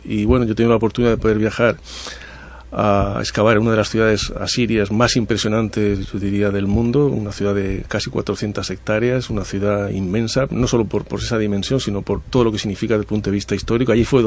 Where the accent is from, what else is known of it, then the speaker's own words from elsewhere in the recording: Mosul, Nineveh, Iraq; yo vengo de Mosul, del norte de Irak, una zona muy compleja